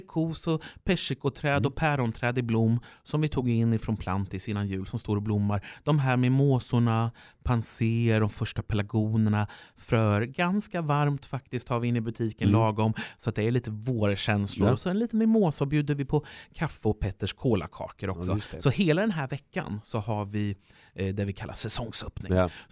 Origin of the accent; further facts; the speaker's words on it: Örebro, Örebro County, Sweden; Men det är ju min gamla hemstad. Jag är uppväxt i Örebro